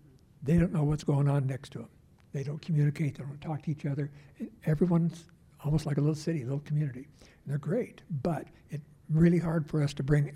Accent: Glenwood, Oregon, United States; I grew up in Glenwood. Franklin Boulevard used to be the Pacific Highway, and there used to be auto courts.

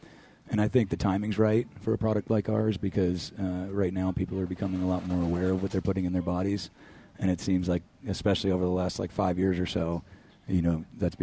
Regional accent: Toledo, Ohio, United States; But I'm originally from Toledo.

